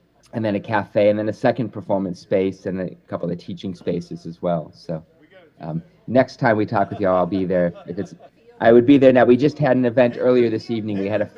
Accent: Chicago, Illinois, United States; accent: Chicago; So you won't have to deal with my Chicago accent.

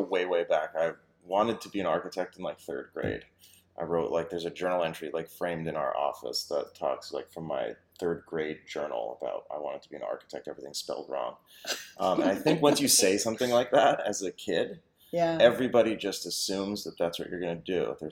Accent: Connecticut, United States; Connecticut.

